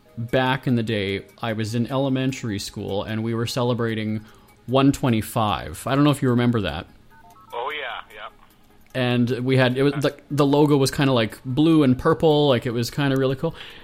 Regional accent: Winnipeg, Manitoba, Canada; we're coming at you from Winnipeg, Manitoba, my hometown

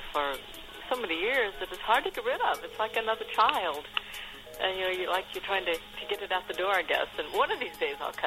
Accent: Wabash, Indiana, United States; I grew up in Wabash, Indiana, and we used to get quite a bit there.

